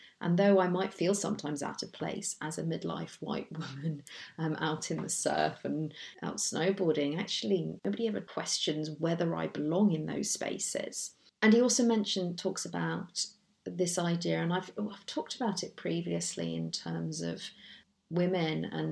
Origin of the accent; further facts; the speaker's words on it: South Africa; born there; I was born in South Africa, in apartheid era South Africa, and enjoyed enormous untold white privilege as a result of the colour of my skin.